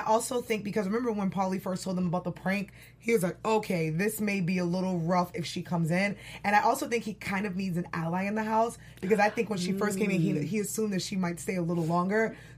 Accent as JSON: {"language": "English", "region": "New York", "country": "United States", "said": "I'm from the East Coast. I'm from New York."}